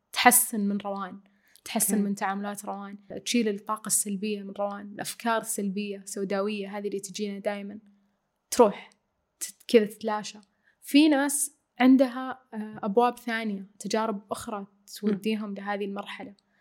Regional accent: Saudi Arabia; وما شاء الله عندنا بالسعودية الرياضة للجميع

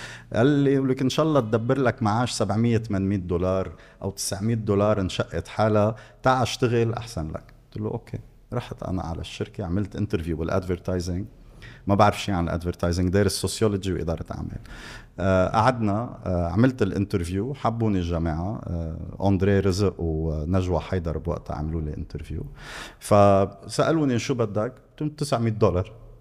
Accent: Choueifat, Mount Lebanon, Lebanon; also born or lived in Sidon; انا خلقت بصيدا وقعدت 5 سنين بصيدا لحديت ما تهجرنا من صيدا بال84. اوكي، تهجرنا بال84 نقلت على شويفات، قعدت بال84 بشويفات، مدرستي مدرسه شويفات دوليه تشارلي سعد سابس، قعدت فيها ما غيرت كل الوقت.

